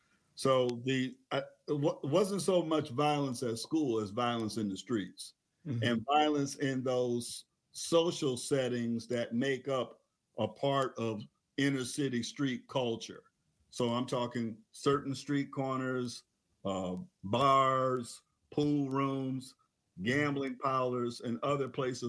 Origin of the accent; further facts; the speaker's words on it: Utica, New York, United States; I grew up in Utica, New York, which is right next to Syracuse.